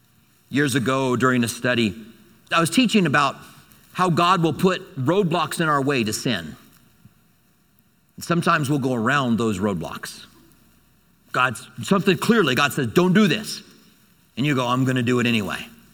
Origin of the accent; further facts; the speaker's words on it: Albuquerque, New Mexico, United States; Albuquerque was that way. I grew up in Albuquerque.